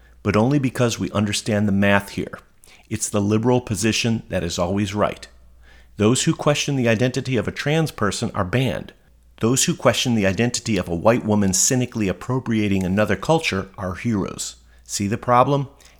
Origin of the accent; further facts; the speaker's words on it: Chicago, Illinois, United States; Growing up in Chicago, I used to love how the Tribune said I was a Scorpio, while the Sun-Times called me a Libra.